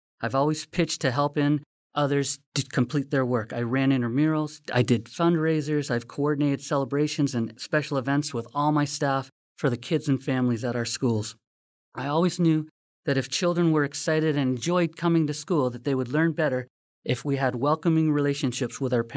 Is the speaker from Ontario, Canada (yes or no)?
yes; Glenbrook, Ontario, Canada; I was born and raised here in Glenbrook. I'm a father and a husband. I have a wonderful family. I grew up here.